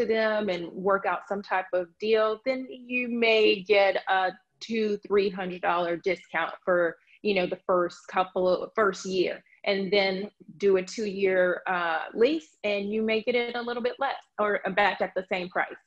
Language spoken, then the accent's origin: English; Chicago, Illinois, United States; now in New York, United States; Originally, I grew up in Chicago and moved here to New York.